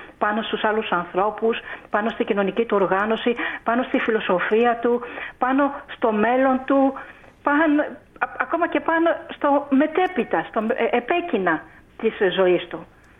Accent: Hydra, Attica, Greece; Να πω κάτι για το νησί μου το αγαπημένο, την Ίδρα.

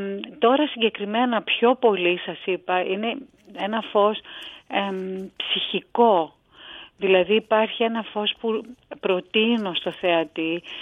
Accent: Greece; επειδή γεννήθηκα και μεγάλωσα στην Ελλάδα

